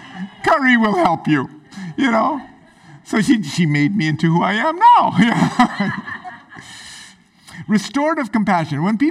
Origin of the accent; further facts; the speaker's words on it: United Kingdom; I'm British.